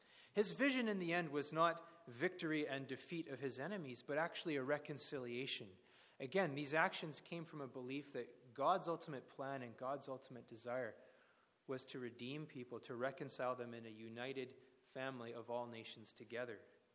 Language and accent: English; Canada; I didn't really learn all that much about the details of the insides of American history growing up in Canada, but my wife's American